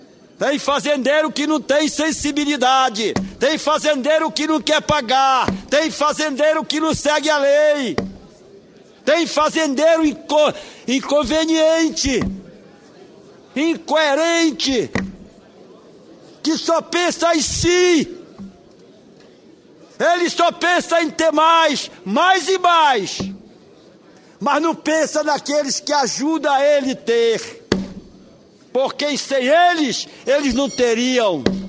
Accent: Pará, Brazil; minha terra querida, na ilha do Marajó, aonde eu nasci, aonde eu me criei. Salvaterra e Soure.

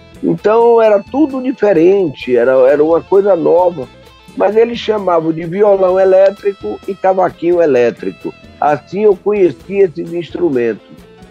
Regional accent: Bahia, Brazil; Então aí conta, logo depois da guerra, na minha terra Bahia, dois baianos sem compromisso descobriram que o cepo maciço evitava o fenômeno da microfonia.

